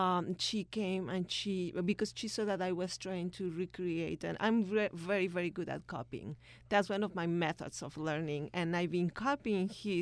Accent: Mexico; now in United States; And it was that kind of introduction to what children literature was here in this country when I came from Mexico in 1994.

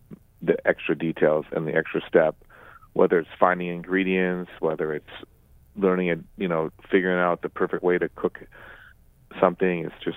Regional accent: Santa Monica, California, United States; Yeah, so I was born and raised in the Santa Monica, Venice area. I grew up to a French father and an American mother.

